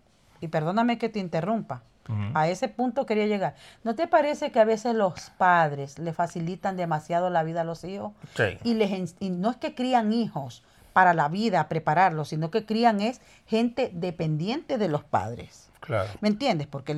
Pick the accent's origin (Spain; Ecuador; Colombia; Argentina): Ecuador; Yo, sin ir muy lejos, que me crié en Ecuador, que es América Latina